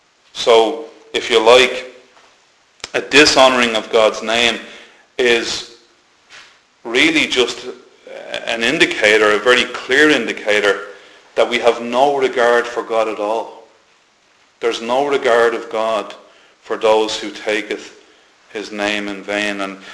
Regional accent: Ireland; it's passed off as just common to our culture and something that we do as Irish people.

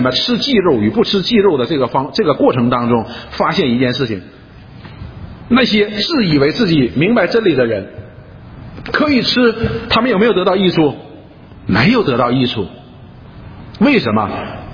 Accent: China; 你我们中国人喜欢看看热闹的

